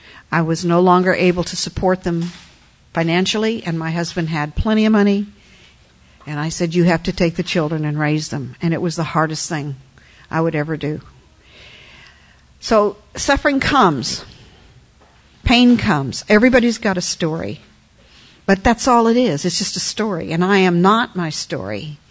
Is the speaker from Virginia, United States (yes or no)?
yes; Richmond, Virginia, United States; also born or lived in Pennsylvania; now in Texas, United States; We came here from Pennsylvania, and believe me, coming from Richmond, Virginia to Pennsylvania to Texas is quite a change, but we made it through, and I'm glad that we're in Texas.